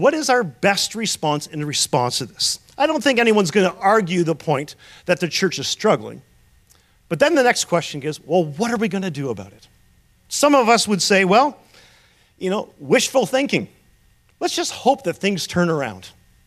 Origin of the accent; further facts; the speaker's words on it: Hamilton, Ontario, Canada; I grew up in Hamilton, Ontario. I don't know if you're a sailor. I grew up sailing like a good Dutch kid should. I grew up sailing in Lake Ontario in Hamilton.